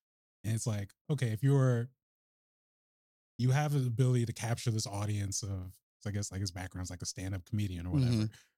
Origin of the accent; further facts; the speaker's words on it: Oregon, United States; growing up in Oregon, I feel like, is giving me perspective on, is just like, these labels are just labels.